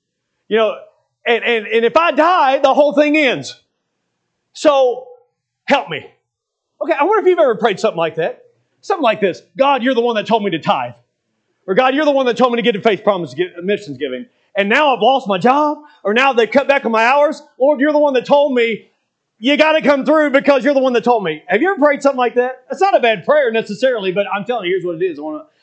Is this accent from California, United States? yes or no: no; Kentucky, United States; I grew up coon hunting in Kentucky.